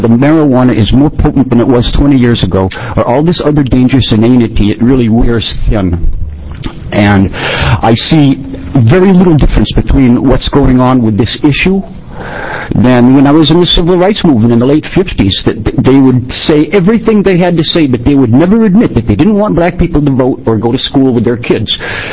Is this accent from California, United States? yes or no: no; Williams, Oregon, United States; I'm from Williams, Oregon.